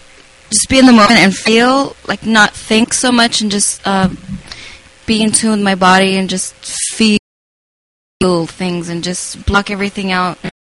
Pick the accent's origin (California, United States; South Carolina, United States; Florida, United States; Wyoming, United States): California, United States; La Puente; I grew up very close to La Puente.